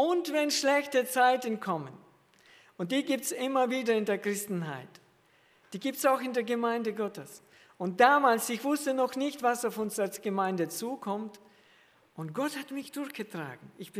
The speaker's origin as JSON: {"language": "German", "country": "Kazakhstan", "tie": "born or raised there", "said": "Wir hatten 30 Weinstöcke früher, wo wir wohnten, in meiner Heimat in Kasachstan."}